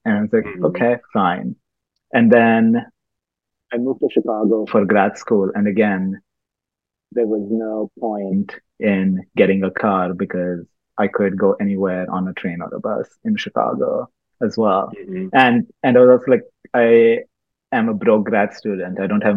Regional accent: Mumbai, Maharashtra, India; I grew up in Mumbai

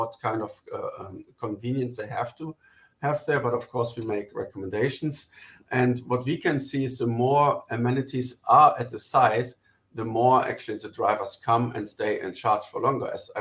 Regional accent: Germany; English is a second language; now in United States; You hear from my accent, I'm actually German. And in Europe or in Germany, as a private person, you don't really drive pickup trucks.

